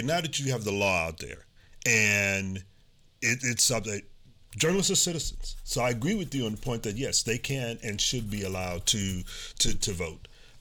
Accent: Houston, Texas, United States; This happened in my hometown about 20 years ago when the Houston Chronicle, which was owned by Hearst

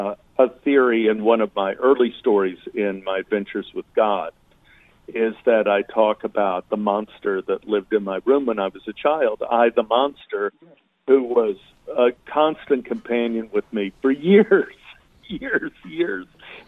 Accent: Texas, United States; And I'm so happy I grew up in Texas

